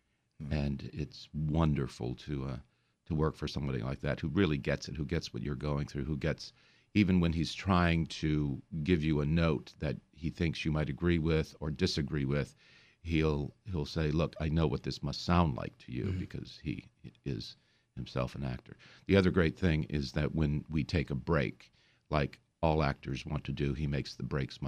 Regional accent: Louisiana, United States; I grew up in the Bayou country and, to be able to embrace this character of Big Daddy brings back all kinds of memories of guys I saw coming into my dad's barber shop.

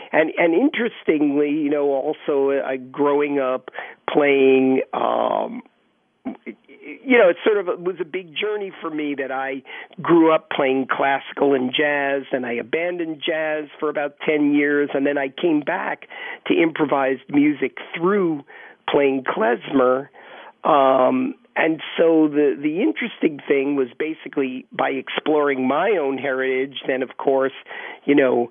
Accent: United States; because I grew up as an assimilated Jewish American.

